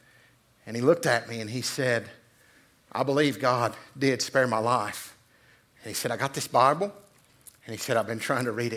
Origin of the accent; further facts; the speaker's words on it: Franklin, North Carolina, United States; bald-headed guy from Franklin, North Carolina, right, walks in your room and says, hi, my name's